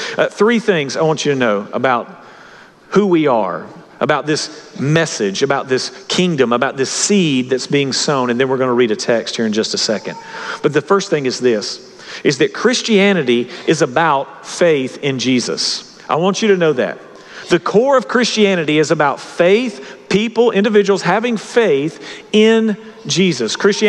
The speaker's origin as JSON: {"language": "English", "region": "Southern United States", "country": "United States", "tie": "born or raised there", "said": "For us who are raised in the South, this is particularly important."}